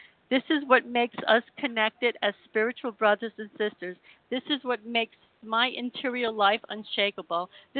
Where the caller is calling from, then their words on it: Israel; I'm calling from the Holy Land of Israel